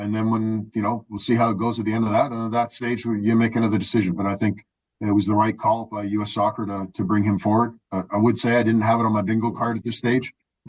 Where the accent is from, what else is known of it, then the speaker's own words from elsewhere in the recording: Vancouver, British Columbia, Canada; Going to Vancouver, my hometown